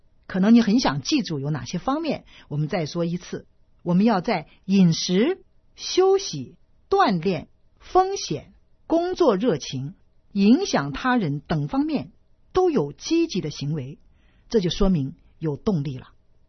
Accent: China; 我是在中国大陆出生成长的，

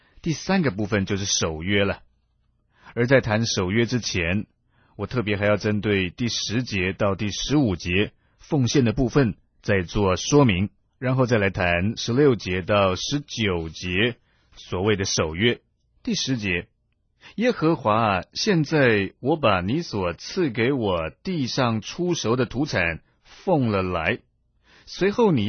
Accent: China; 我们中国人讲到我们的祖先，都说炎黄子孙多么神气，多么伟大

